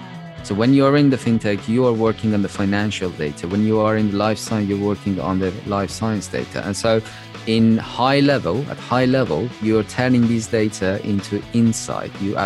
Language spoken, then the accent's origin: English; Iran; English is a second language; moved away as an adult; now in London, United Kingdom; So I was born and raised in Iran, but then I moved at the age of 20, two, three, to the UK and living in London since then. So it's about like 15 years.